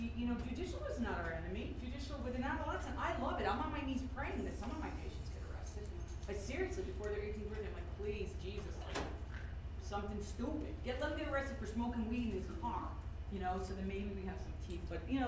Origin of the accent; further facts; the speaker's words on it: Brooklyn, New York, United States; professor, I grew up in Brooklyn, New York with Hasids on one side. And my family was Catholic.